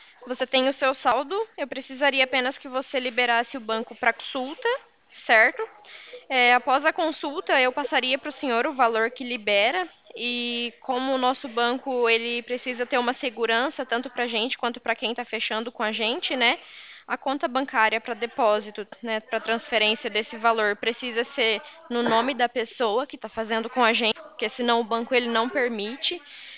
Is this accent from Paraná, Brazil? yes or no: yes; Cornélio Procópio, Paraná, Brazil; Eu sou de Cornélio Procópio, Paraná.